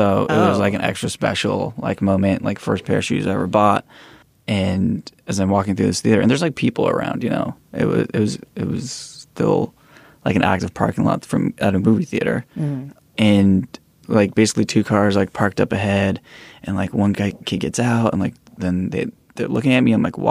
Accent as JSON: {"language": "English", "region": "California", "country": "United States", "tie": "born or raised there", "said": "yeah, it's interesting experience. Like the schools, the community I grew up in was like predominantly African American."}